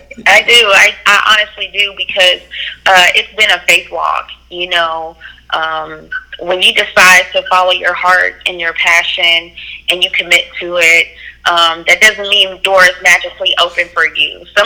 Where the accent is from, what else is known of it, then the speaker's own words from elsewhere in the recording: Oklahoma City, Oklahoma, United States; So if the projects or the programs actually originated in Oklahoma City, which is my hometown, that's where I'm from.